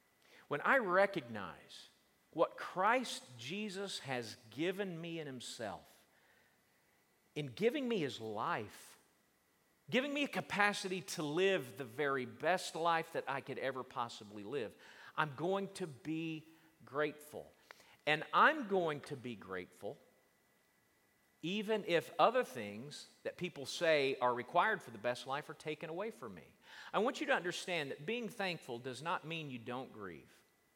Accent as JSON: {"language": "English", "region": "the South", "country": "United States", "tie": "born or raised there", "said": "I love blackberries. I grew up in the South."}